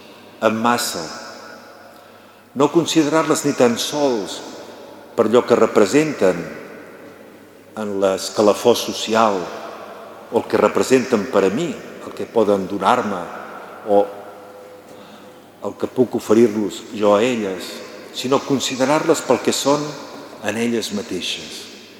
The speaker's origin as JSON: {"language": "Catalan", "town": "Girona", "region": "Catalonia", "country": "Spain", "said": "quan a mi, de jovenet, jo soc de Girona ciutat"}